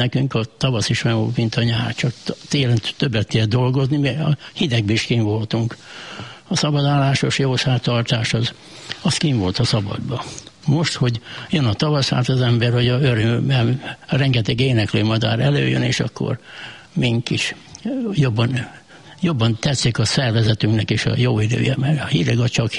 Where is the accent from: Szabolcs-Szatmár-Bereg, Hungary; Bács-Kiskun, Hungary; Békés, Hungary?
Békés, Hungary; Dévaványa; Igen, ezen részen születtem, itt volt a Dév nagyapámnak a tanyája